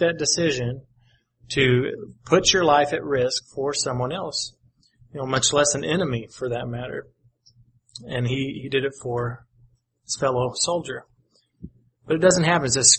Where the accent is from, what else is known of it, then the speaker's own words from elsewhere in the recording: Paducah, Kentucky, United States; And in Kentucky, one of the elders that I grew up with in the Paducah, Kentucky congregation, he had a military past.